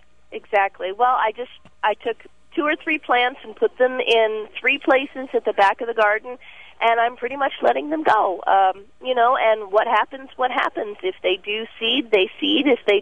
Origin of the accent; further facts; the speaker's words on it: South Dakota, United States; now in Oklahoma, United States; I grew up in South Dakota on the prairie in South Dakota, and of course there's lots of prairie flowers there and here in Oklahoma